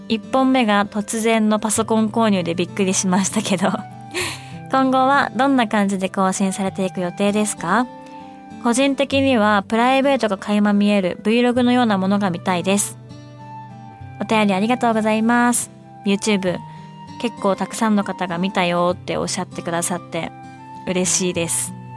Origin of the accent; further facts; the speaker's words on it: Kansai, Japan; accent: Kansai dialect; ずっともう関西で育ってはいるので、基本はベースは関西弁です。